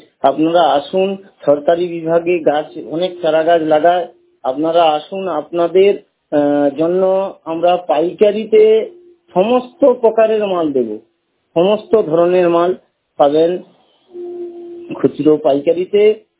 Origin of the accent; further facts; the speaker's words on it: Contai, West Bengal, India; আমি পূর্ব মেদিনীপুরের, আমার বাড়ি পূর্ব মেদিনীপুর কাঁথি।